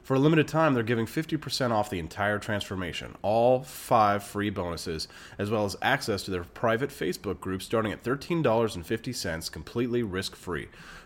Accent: Missouri, United States; he was banned from ever participating or performing at the Missouri State Fair, again, my home state

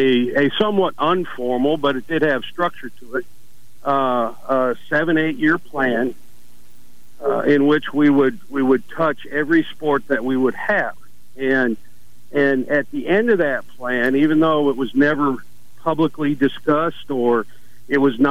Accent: the Dakotas, United States; moved away as an adult; now in Mobile, United States; I'm originally from the Dakotas. My undergraduate degree was from South Dakota State, and happy to be in the Deep South. Love Mobile, Alabama.

